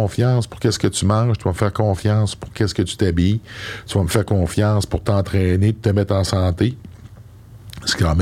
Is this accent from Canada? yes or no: yes; Sainte-Anne-de-Portneuf, Quebec, Canada; Je viens de la Côte-Nord, Saint-Anne-de-Portneuf, un petit village sur la Côte-Nord.